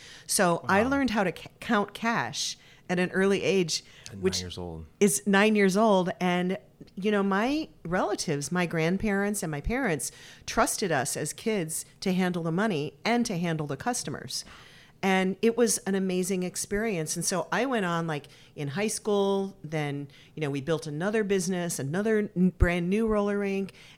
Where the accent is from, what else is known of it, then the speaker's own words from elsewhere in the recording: Michigan, United States; also born or lived in Detroit, Michigan / Los Angeles, California; I was born in Detroit, and I was raised I was raised in Los Angeles for my first 10 years, and then we moved back to Michigan. And then I spent another 10 years in Michigan